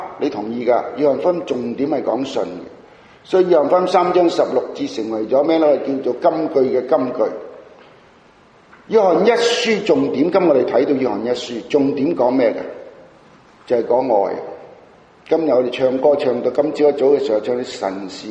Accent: China; 因为他们不是中国人，没有姓氏的、啊、英文人都有姓氏，不过英文人的姓氏多数很少相同，跟我们中国人就怎样、啊、刚刚是来一个相反的。

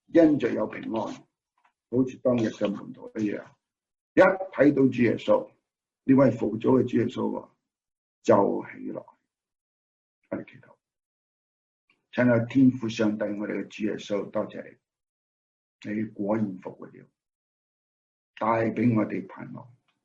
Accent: Hong Kong; 很多时候在香港啦，香港长大

